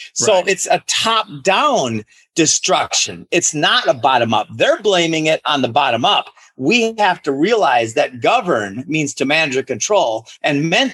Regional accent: Minnesota, United States; I'm from Minnesota.

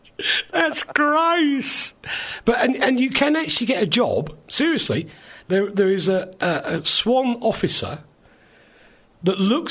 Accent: England, United Kingdom; now in Poprad, Slovakia; I'm an Englishman in Poprad.

